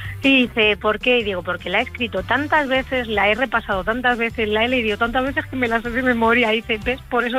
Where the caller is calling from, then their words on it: San Sebastián de los Reyes, Community of Madrid, Spain; Desde Madrid, de San Sebastián de los Reyes.